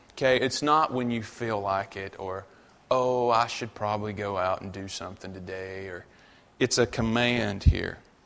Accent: North Carolina, United States; just a old country boy from North Carolina. There's nothing special about … okay? Except my accent.

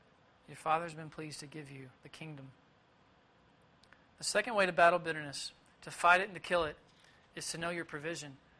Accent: Tennessee, United States; I just moved back to the Bible Belt. I haven't been here in 4 years. I grew up in Tennessee.

